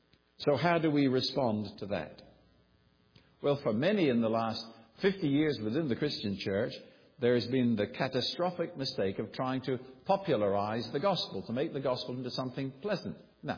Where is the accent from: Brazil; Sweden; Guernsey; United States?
Guernsey; My first job after leaving school was to work, was born and raised in the Channel Island of Guernsey, was to work in the Attorney General's office